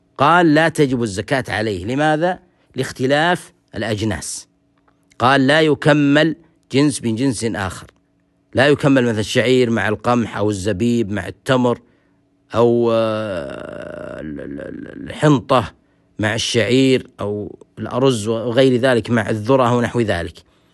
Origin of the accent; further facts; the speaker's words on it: Saudi Arabia; عندنا هنا في بلادنا المملكة العربية السعودية